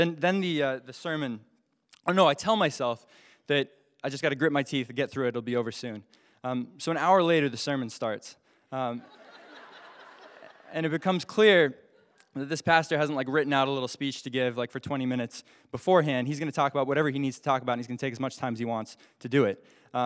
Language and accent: English; Alaska, United States; I'm from Alaska, and I just wanted to come to church this morning.